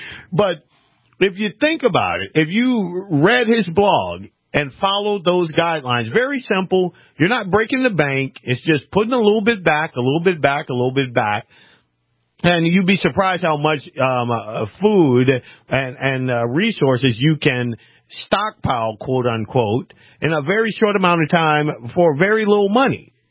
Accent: Louisiana, United States; had the folks in my hometown, my home state of Louisiana, had read his blog about 2 months before Katrina, there would have been no big disaster.

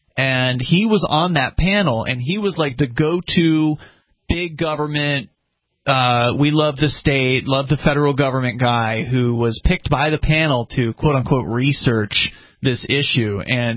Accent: New Hampshire, United States; maybe there is something happening back in my home state of New Hampshire, right?

